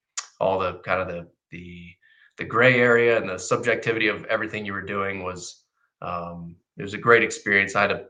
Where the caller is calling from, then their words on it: Ponte Vedra Beach, Florida, United States; I'm in a suburb of Jacksonville, Florida. It's called Pontevedra Beach.